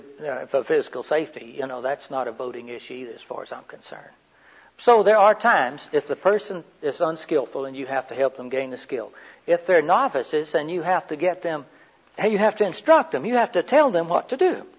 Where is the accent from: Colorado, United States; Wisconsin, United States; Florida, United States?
Florida, United States; I mean, no, I'm from the main part of Florida. But even us slow-talking country boys